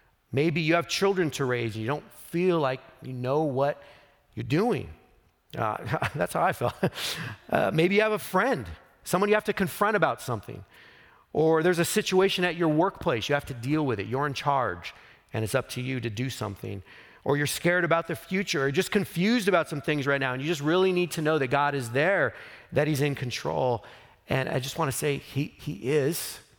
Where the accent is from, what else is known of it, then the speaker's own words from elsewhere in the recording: Fresno, California, United States; for me, growing up in Fresno, it was always like fog days